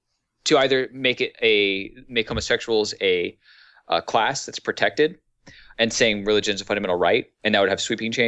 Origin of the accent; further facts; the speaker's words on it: California, United States; I'm more interested in Prop 8 mostly because I'm from California